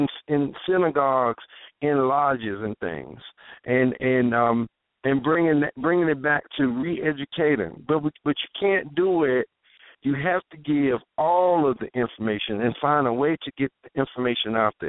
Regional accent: Durham, North Carolina, United States; I'm from Durham, and I watched a community from a child turn from 85% black to less than 45% black

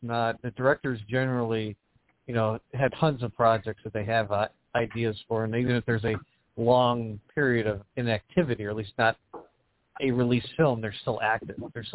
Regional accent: Illinois, United States; I'm from Illinois originally. Ottawa, Illinois is a little river town on the Illinois River.

